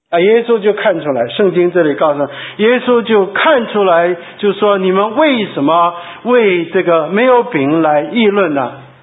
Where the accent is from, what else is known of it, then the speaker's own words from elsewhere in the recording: Shandong, China; 我家里我是山东人，是又白又胖